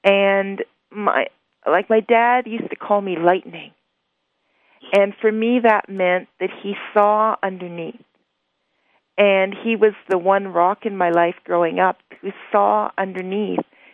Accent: Toronto, Ontario, Canada; now in Ottawa, Canada; I'm from Toronto. I was born in Toronto, so you're close.

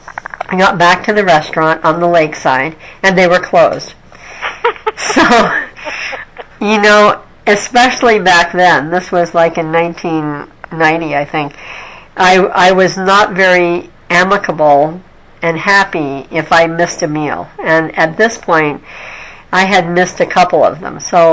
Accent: United States; But for me, as an American, this was, like, really a long walk.

